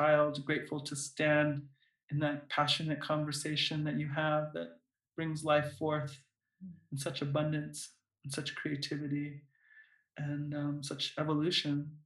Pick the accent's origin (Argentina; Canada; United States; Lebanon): United States; Navajo Nation; So I'll say I'm from Diné Nation, and so I'll greet you in our traditional way